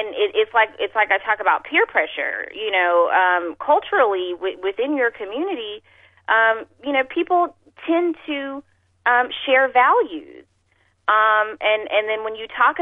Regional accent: Texas, United States; I talk about this a lot kind of online in terms of being a Texan, and I can tell you how much my county has changed, you know, since I grew up here

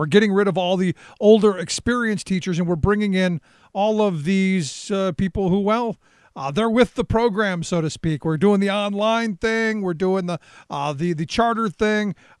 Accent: Cleveland, Ohio, United States; you look at urban areas across the country where I grew up in Cleveland, there's tons of them.

